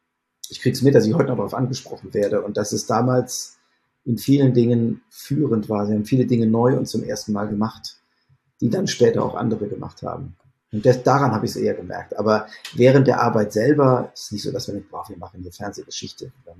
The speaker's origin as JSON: {"language": "German", "town": "Bonn", "region": "North Rhine-Westphalia", "country": "Germany", "said": "es ist natürlich so, dass man als Bonner"}